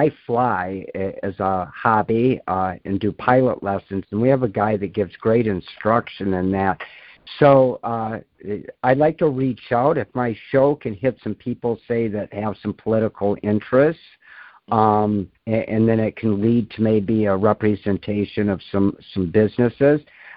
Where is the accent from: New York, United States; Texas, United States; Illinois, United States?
Illinois, United States; Rockford; She coordinated a lot of ballet where I grew up in Rockford, Illinois.